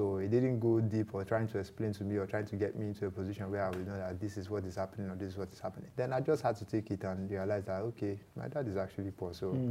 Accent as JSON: {"language": "English", "town": "Warri", "region": "Delta", "country": "Nigeria", "tie": "born or raised there", "also_born_or_lived": "Ajangbali", "said": "So when I was like 8 years old, then I relocated to Warri. So most of my adulthood was in Warri."}